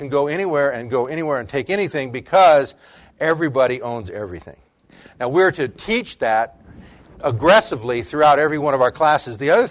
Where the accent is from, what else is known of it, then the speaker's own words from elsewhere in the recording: United States; I grew up in America. I went to the University of California majoring in history and went into my first Western Civ course in 1963.